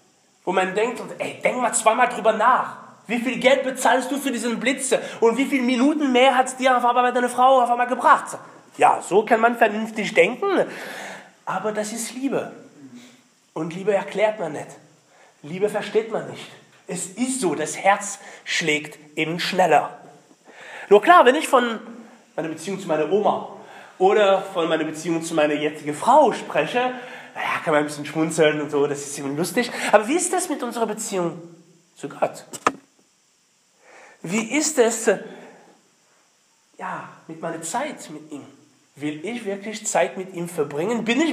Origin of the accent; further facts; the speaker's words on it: Brittany, France; German is a second language; now in Germany; Mein Akzent verrät, ich bin aus Frankreich, seit 99 in Deutschland.